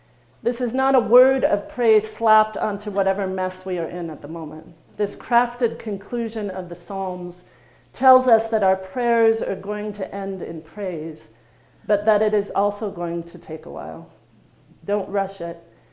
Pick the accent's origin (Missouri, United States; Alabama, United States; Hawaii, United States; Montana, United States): Missouri, United States; now in Minnesota, United States; we were having an open house for my parents for their 50th wedding anniversary in my hometown in Missouri.